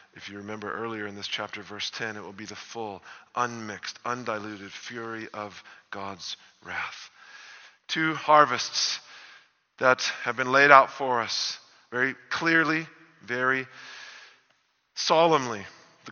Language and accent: English; United States; as for some of us growing up in the States.